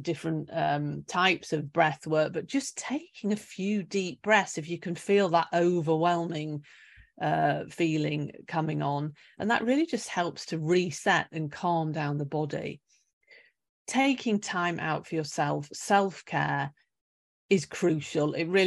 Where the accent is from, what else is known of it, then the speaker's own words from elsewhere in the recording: United Kingdom; which I do a lot of because I'm British